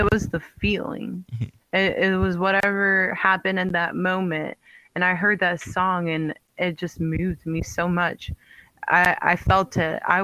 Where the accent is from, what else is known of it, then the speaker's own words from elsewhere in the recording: Florida, United States; I'm from America. Like, I'm from Florida. There's guns everywhere, but I'm in Paris.